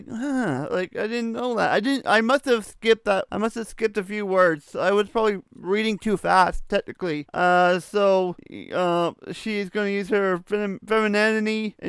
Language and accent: English; Canada; they don't allow it up here in Canada. So we are not allowed to watch their feeds as we're Canadian.